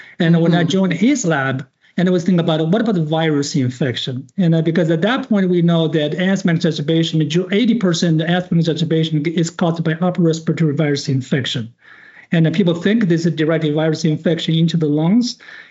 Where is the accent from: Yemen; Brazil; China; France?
China; English is a second language; moved away as an adult; now in United States; So I grew up in China. Actually, I did my medical education back in China. I did my first residency in otolaryngology and practice as a rhinologist for about 3 years before I came to the United States.